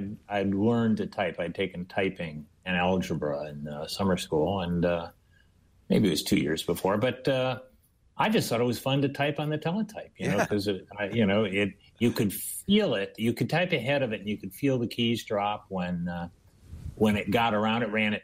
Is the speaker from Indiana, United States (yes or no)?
yes; Indiana, United States; I grew up near Chicago, northern Indiana